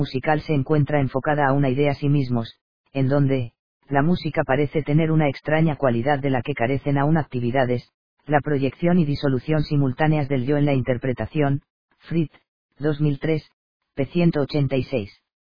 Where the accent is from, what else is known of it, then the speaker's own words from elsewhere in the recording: Yopal, Casanare, Colombia; also born or lived in Acacías; Nací en Acacias, criada en Yopal, soy llanera a morir